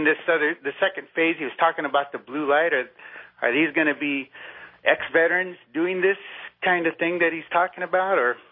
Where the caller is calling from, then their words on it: Cameron Park, California, United States; I'm calling from Cameron Park, a longtime listener.